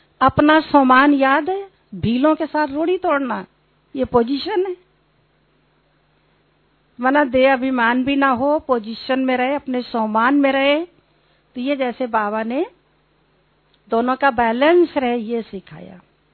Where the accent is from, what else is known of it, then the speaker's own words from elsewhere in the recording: Revna, India; मेरे गांव का नाम है रेवना, तो